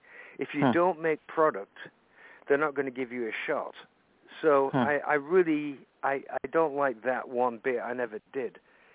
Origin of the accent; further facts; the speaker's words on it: Lancaster, North West England, United Kingdom; Well, they're from Manchester, and I'm from Lancaster, which is like 20 miles away.